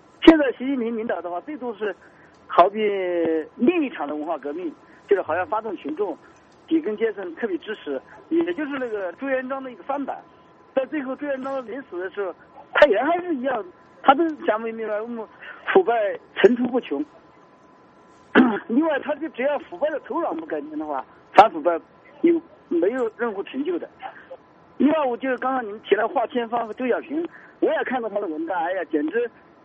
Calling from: Gansu, China; 我就是我是甘肃的

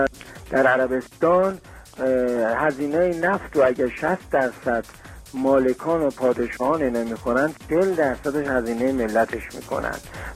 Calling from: Tehran, Tehran Province, Iran; از تهران هستم، خداحافظ شما.

